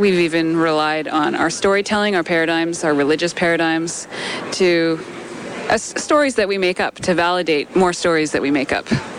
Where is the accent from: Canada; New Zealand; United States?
Canada; I'm Canadian